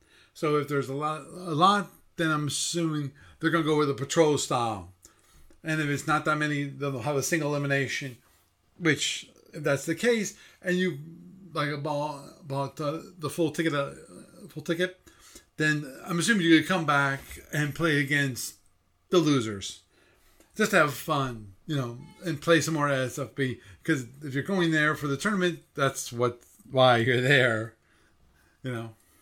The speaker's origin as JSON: {"language": "English", "country": "Canada", "said": "He's very well known, at least to me, as a Canadian"}